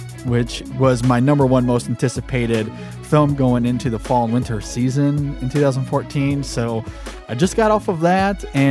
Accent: Michigan, United States; I guess growing up in Michigan, I'm kind of used to this a little bit.

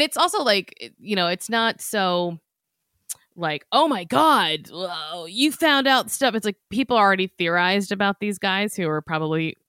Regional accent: Wyoming, United States; I'm from Wyoming, and two of my best friends are a married couple.

